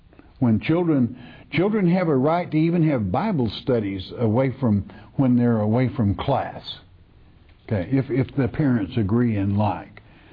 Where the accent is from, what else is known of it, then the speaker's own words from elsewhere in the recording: Oregon, United States; I'm from Oregon.